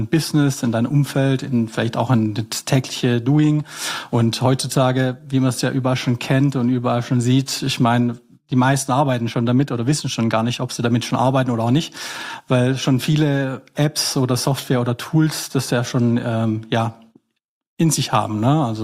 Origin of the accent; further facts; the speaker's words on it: Horb am Neckar, Baden-Württemberg, Germany; ich komme aus dem Schwarzwald, am Hort am Neckar, am Rande